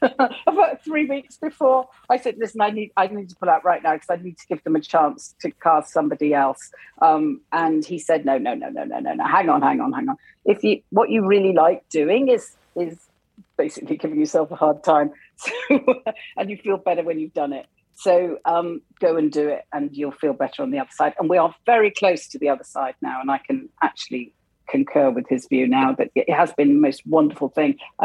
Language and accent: English; Wales, United Kingdom; I was brought up in Wales, and all my family are in Wales. So, and I have indeed in the past tried to learn Welsh, and I'm now getting a lot better with a lot of help.